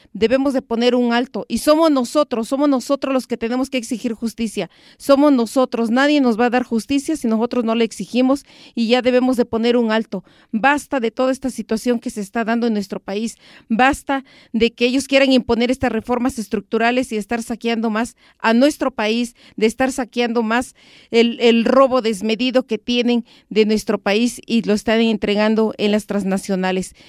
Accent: Mexico; los derechos que tenemos como mexicanos

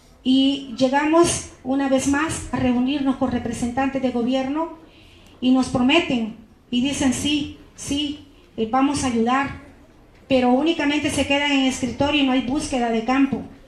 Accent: El Salvador; vengo de El Salvador

